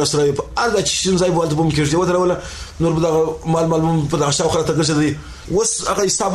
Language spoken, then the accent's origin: Pashto; Afghanistan; موږ دا خدای نشته چې زه کوچم د افغانستان نه یم. که چیرې د افغانستان نه یم حکومت به ما کړی نه وي